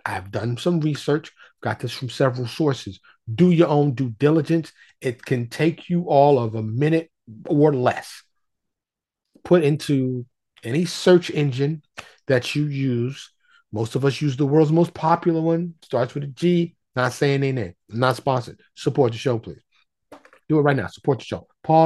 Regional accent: New York City, New York, United States; And I grew up in snow in New York. You know, I grew up born and raised in New York City.

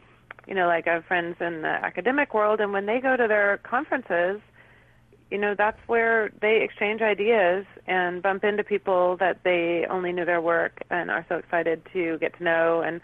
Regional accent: New York, United States; So and also it was in New York, so it sort of. Was, well, it was in my hometown. It doesn't matter what town, but it was in my hometown.

